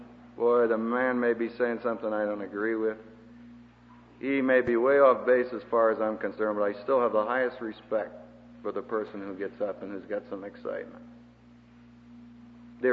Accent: Philadelphia, Pennsylvania, United States

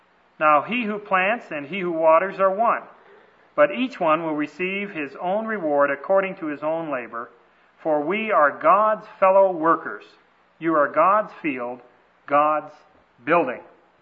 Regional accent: Canada; moved away; We moved to Madison, and we've been looking to get back to Canada ever since. So we are Canadian missionaries to a very needy country.

